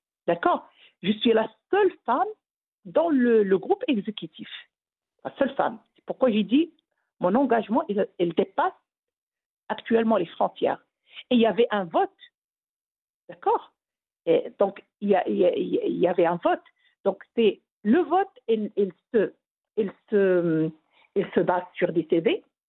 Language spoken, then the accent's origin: French; Morocco; Je suis fière de moi en tant que Marocaine.